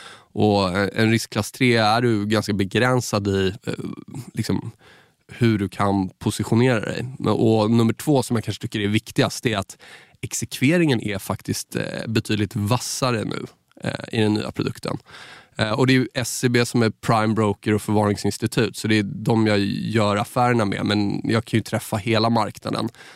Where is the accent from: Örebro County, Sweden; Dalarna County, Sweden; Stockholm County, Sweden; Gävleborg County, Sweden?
Stockholm County, Sweden; Saltsjöbaden; en gammal kompis från Saltis där jag är uppvuxen